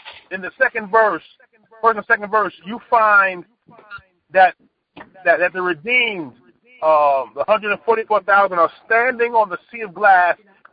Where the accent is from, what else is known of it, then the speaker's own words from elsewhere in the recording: New York, United States; growing up in New York, you know, people were going crazy over jewelry.